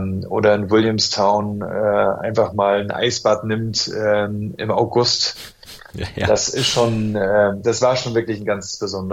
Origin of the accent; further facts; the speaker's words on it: Germany; born there; ich dann quasi als geborener Deutscher vielleicht auch mal eine andere Perspektive mitnehmen kann